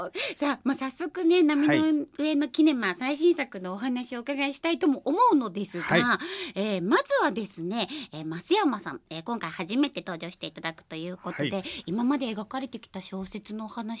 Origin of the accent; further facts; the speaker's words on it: Toyonaka, Osaka, Japan; 私自身が実はの宝塚沿線で育ちまして。